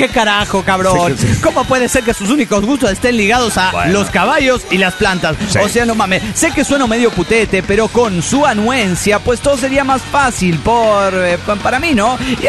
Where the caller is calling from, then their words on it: Mexico City, Mexico; saludándolos desde el inundado DF mexicano.